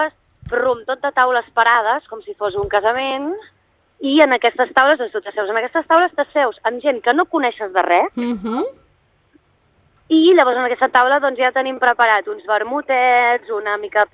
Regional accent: Arenys de Mar, Catalonia, Spain; jo soc d'Arenys de Mar, també d'un poble

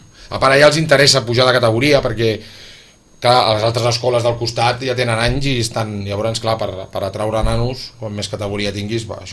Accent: Sitges, Catalonia, Spain; jo sóc de Sitges

